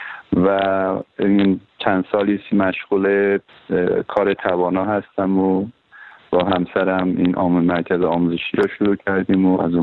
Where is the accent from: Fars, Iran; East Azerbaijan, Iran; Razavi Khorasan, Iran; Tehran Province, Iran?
East Azerbaijan, Iran; Sarab; من بچه یکی از روستاهای شهرستان سراب هستم